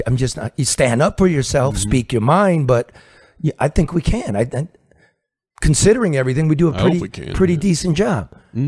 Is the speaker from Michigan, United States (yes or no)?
yes; Michigan, United States; Again, I'm American, you know. Yeah. I'm Michigan all the way.